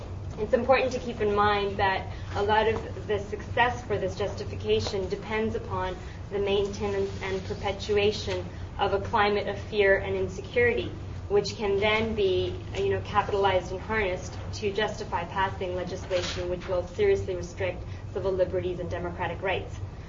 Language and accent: English; Toronto, Ontario, Canada; I'm from Toronto, and in Ontario, we have a lot of anti-poverty activists